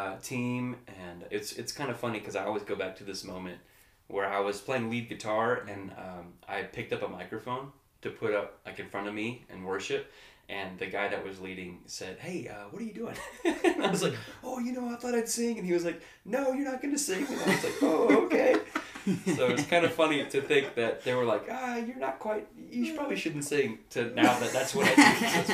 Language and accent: English; Bullard, Texas, United States; So, most of my life, I grew up in East Texas, from about kindergarten on, in a little town called Bullard, which is just south of Tyler. So, I usually just say, hey, I'm from Tyler.